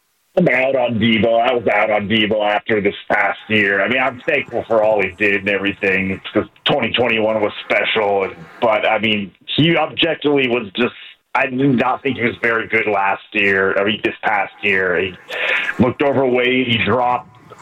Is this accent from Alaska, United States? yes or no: yes; Alaska, United States; Yeah, I mean, I know I'm from Alaska, but I'm a huge Niner fan.